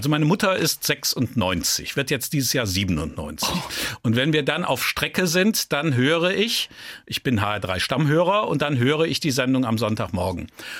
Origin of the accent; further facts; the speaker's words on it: Rhineland, Germany; ich habe schon eine starke protestantische Prägung. Das ist so eine Pflichtprägung. Und gleichzeitig bin ich im Rheinland aufgewachsen.